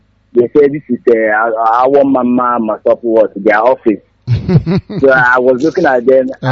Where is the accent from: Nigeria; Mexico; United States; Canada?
Nigeria; Owerri, Imo; I'm from Owerri.